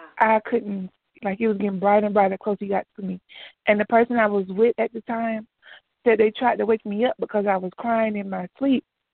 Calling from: Georgia, United States; Shia, I'm calling from Georgia.

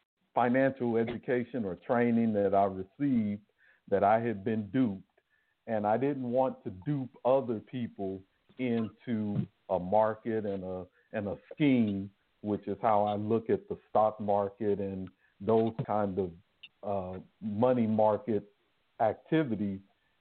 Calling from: Georgia, United States; calling from Georgia.

